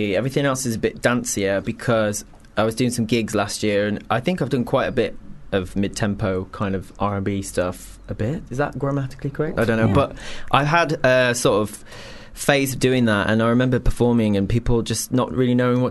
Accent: Wolverhampton, West Midlands, United Kingdom; I am from Wolverhampton though, which, you know.

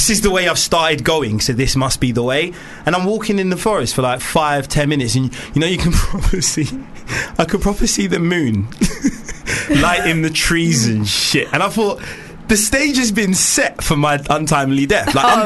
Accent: Nigeria; Don't embarrass yourself. Don't embarrass yourself. That's rule number one of being a Nigerian.

